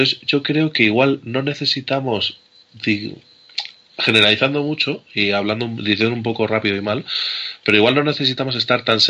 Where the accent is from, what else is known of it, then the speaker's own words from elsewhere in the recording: Spain; como somos los españoles